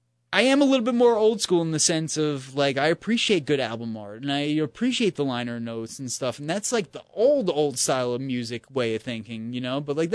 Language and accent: English; New York, United States; as a New Yorker fan of hip hop